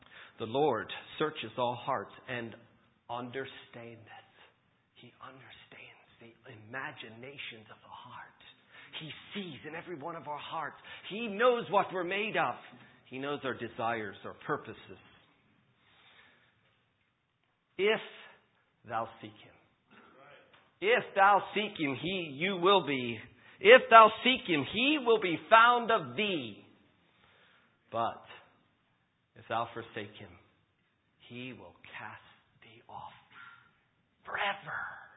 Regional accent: Bethel, Pennsylvania, United States; I'm from Bethel, Pennsylvania.

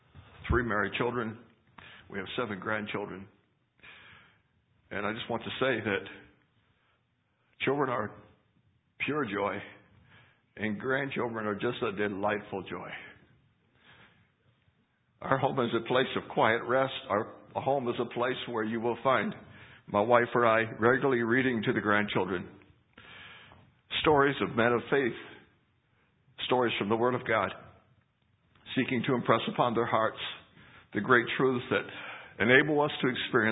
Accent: Berkeley Springs, West Virginia, United States; also born or lived in Chambersburg; We are from Berkeley Springs, West Virginia. We used to live in Chambersburg

